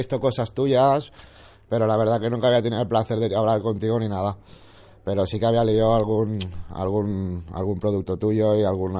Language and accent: Spanish; Vic, Catalonia, Spain; Yo soy de Vic.